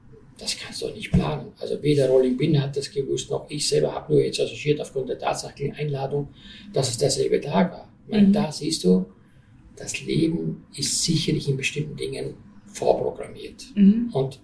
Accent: Styria, Austria; Leute, ich komme aus der Oststeiermark.

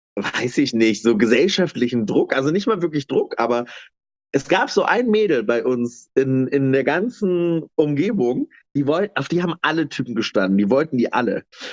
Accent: East Germany, Germany; Und dass ich eine ostdeutsche Identität habe, habe ich aber tatsächlich erst in Bayern erlebt, als dann tatsächlich ich andauernd so als Ossi abgestempelt wurde.

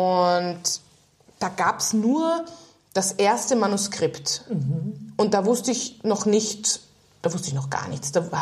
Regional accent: Hong Kong; weil ich bin ja in Hongkong aufgewachsen und da war ich auf einer hochdeutschen Schule

